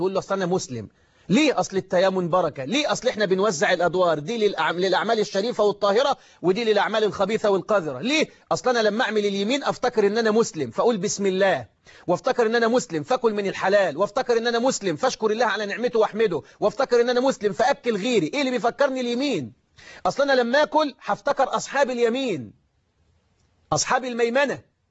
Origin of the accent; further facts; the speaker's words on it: Egypt; انا مسلم، انا مصري مسلم.